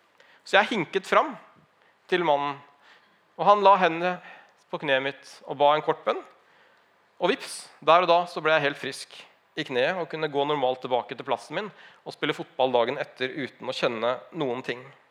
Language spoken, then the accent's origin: Norwegian; Larvik, Vestfold, Norway; vi reiste fra hjembyen min Larvik for å spille fotballcup i Moss.